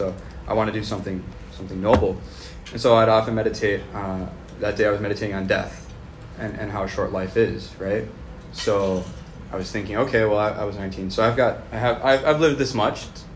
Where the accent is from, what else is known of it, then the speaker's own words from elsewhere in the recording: Duluth, Minnesota, United States; My hometown is Duluth, so I'm from the Diocese of Duluth.